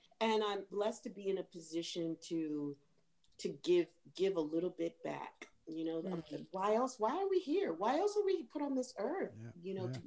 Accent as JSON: {"language": "English", "region": "New York", "country": "United States", "accent": "New York", "said": "does that sound like a fucking New York accent to you?"}